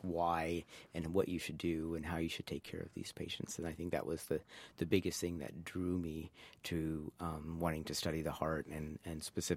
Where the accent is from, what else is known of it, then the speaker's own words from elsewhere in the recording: India; So I'm from India. My parents are from India.